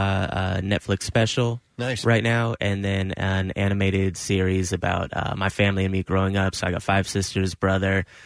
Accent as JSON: {"language": "English", "town": "Los Angeles", "region": "California", "country": "United States", "tie": "born or raised there", "said": "From Los Angeles."}